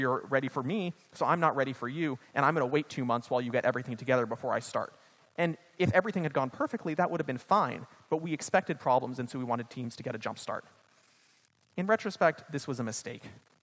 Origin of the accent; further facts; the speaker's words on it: Los Angeles, California, United States; So I grew up in Los Angeles, and I remember going to California Adventure and getting on this roller coaster.